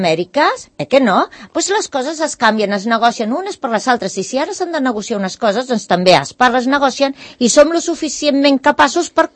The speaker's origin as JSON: {"language": "Catalan", "region": "Catalonia", "country": "Spain", "said": "jo no sóc separatista, no? I aleshores sóc la catalana de, diguem-li, borda, eh?"}